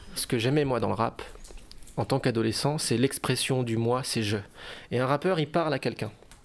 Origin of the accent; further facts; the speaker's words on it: Dijon, Bourgogne-Franche-Comté, France; now in Lyon, France; J'habite à Lyon. Je viens de Dijon. Ma mère est suédoise et mon père, lui, est d'origine italienne.